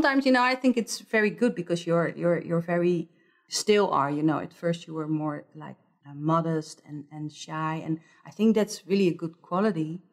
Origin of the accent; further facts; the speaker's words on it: Rotterdam, South Holland, Netherlands; I'm from Rotterdam.